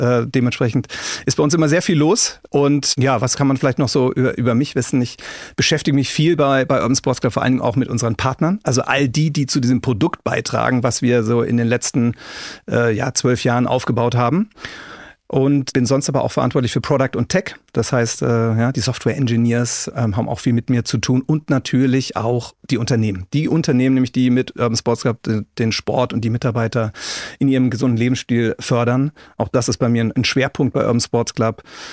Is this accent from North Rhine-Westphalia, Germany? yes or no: no; Nuremberg, Bavaria, Germany; now in Frankfurt, Germany; Ich wohne in Frankfurt, bin gebürtiger Nürnberger, lebe aber in Frankfurt mittlerweile mit meiner Familie und das seit 2020.